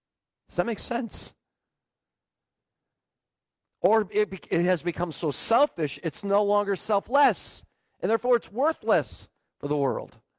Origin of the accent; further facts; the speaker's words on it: Rochester, Minnesota, United States; I had the privilege of growing up in Rochester, Minnesota. I was born up here. Parents moved down there after my dad got back from Vietnam. We moved to Rochester.